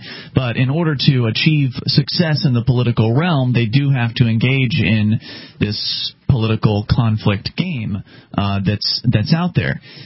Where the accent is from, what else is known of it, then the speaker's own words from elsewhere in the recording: Sarasota, Florida, United States; because I come from Sarasota, Florida, where it's a pretty big market.